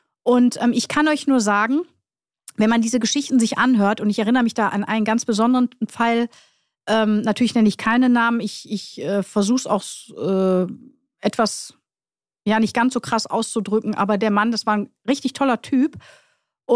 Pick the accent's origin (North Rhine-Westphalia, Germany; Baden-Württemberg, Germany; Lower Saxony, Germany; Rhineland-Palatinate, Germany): North Rhine-Westphalia, Germany; Duisburg; ich bin ja Duisburgerin, ich bin ein Ruhrpottkind.